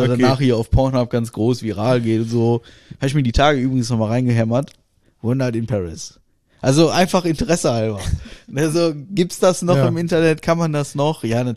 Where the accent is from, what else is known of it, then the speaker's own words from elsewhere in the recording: Russia; so wie man das bei uns in Russland macht